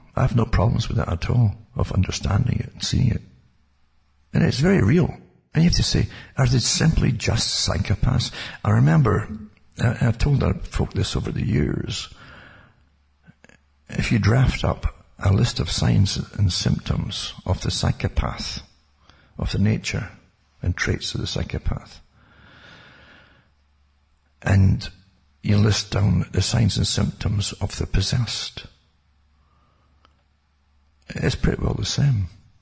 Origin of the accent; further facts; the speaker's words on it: Ontario, Canada; I'm from Ontario, Canada, Northern Ontario, where I live or exist.